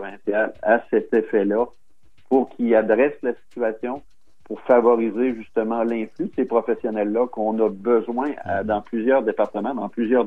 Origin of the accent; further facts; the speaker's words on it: Quebec, Canada; now in Ontario, Canada; j'ai donné une entrevue à un journaliste de mon patelin au Québec, parce que je suis originaire du Québec